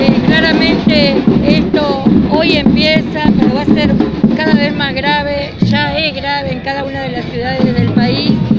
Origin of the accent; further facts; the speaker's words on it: Rosario, Santa Fe, Argentina; sí, vengo de Rosario.